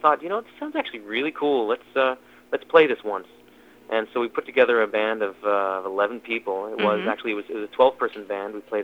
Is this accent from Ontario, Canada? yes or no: yes; Ottawa, Ontario, Canada; Yeah, in fact, we're both from Ottawa.